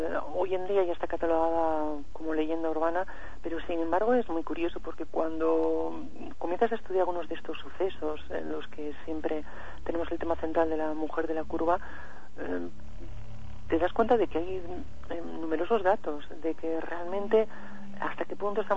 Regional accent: San Sebastián, Basque Country, Spain; de San Sebastián, de mi ciudad, creo que es el único caso que menciono que realmente sucedió en mi tierra

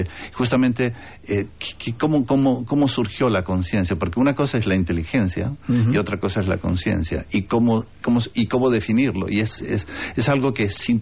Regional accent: Amazonas, Colombia; also born or lived in Bogotá; now in Madrid, Spain; Y yo soy del Amazonas, yo soy nacido en la Amazonía colombiana, solamente que estudié en Bogotá, parte del bachillerato, y luego vine aquí a Madrid, y la verdad me aculturicé, digamos, español

